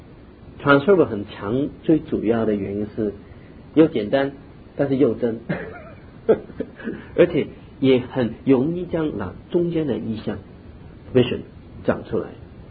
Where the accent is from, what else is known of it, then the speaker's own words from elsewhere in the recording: Hong Kong; 跟我们在香港长大了是重坏的